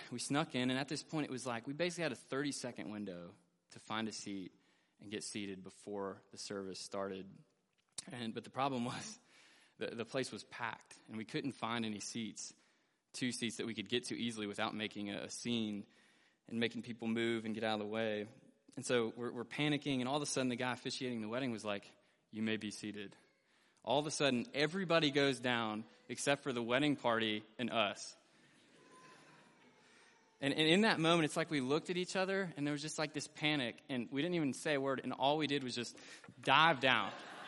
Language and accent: English; Weaverville, United States; growing up in Weaverville, woe was not really a word I heard a lot in everyday conversation